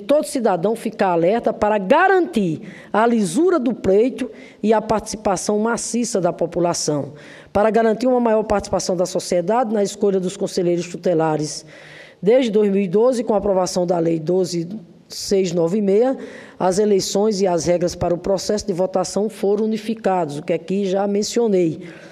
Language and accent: Portuguese; Rio Grande do Norte, Brazil; lá no meu estado, Rio Grande do Norte.